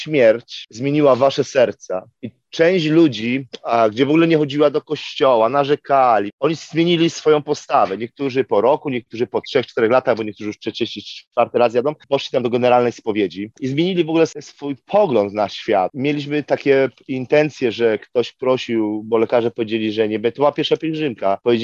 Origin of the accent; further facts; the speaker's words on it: Bielsko-Biała, Silesian Voivodeship, Poland; now in United States; Ja pochodzę z Bielska-Białej i chyba tylko ja jestem tutaj z Bielska-Białej, bo nikogo nie mogę znaleźć w Ameryce. I żyłem w górach